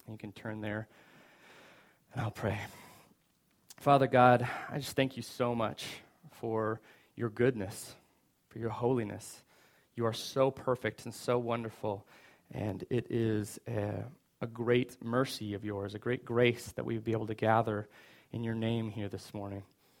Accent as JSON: {"language": "English", "town": "Seattle", "region": "Washington", "country": "United States", "said": "I'm from Seattle."}